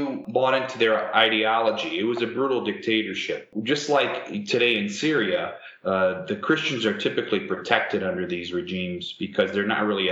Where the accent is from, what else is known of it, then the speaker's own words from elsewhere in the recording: Detroit, Michigan, United States; born there; You know, I'm the youngest of eight. I was born here in Detroit. But five of my brothers and sisters were born in Baghdad.